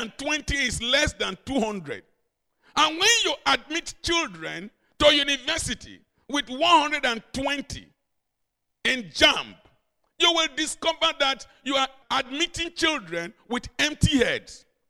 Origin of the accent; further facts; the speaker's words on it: Nigeria; looking at me as a Nigerian, he wanted to underestimate me.